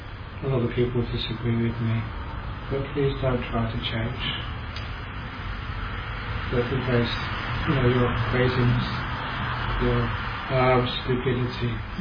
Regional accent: Australia; I'm from Australia

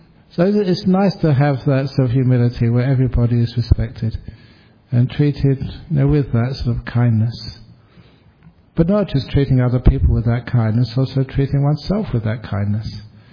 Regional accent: Australia; And I said, "Oh, I'm a monk, I'm from Australia."

